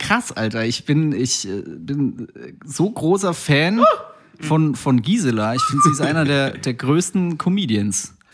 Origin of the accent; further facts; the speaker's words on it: Hilpoltstein, Bavaria, Germany; Na, aus Hilboldstein, aus Franken.